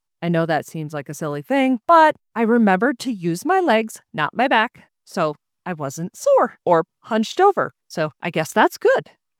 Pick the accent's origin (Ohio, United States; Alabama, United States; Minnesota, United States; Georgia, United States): Minnesota, United States; now in Florida, United States; even though I grew up in Minnesota, for those that may or may not know, and spent 40 plus years dealing with winter, I've been away in Florida for the last four